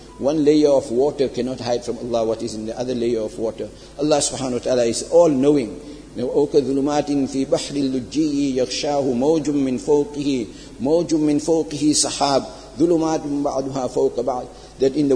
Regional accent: Pakistan; I'm coming from Pakistan, but I don't know about it.

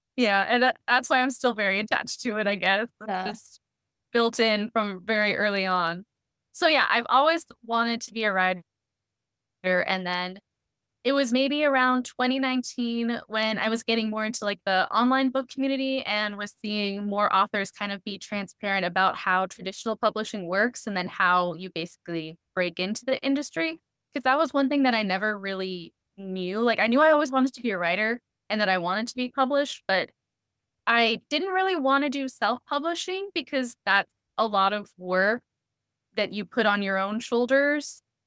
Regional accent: Corpus Christi, Texas, United States; also born or lived in San Antonio; So I'm originally from Corpus and moved to San Antonio.

